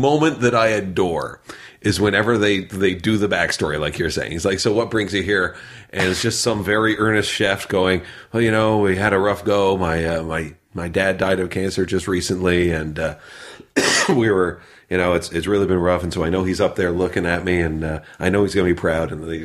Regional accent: Ontario, Canada; I'm from small town Ontario myself

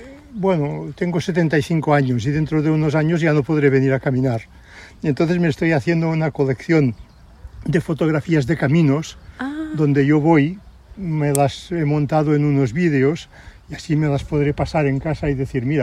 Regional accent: Sabadell, Catalonia, Spain; now in Pals, Spain; yo soy de Sabadell. He vivido toda mi vida en Sabadell, pero cuando me jubilé busqué un sitio ideal para vivir.

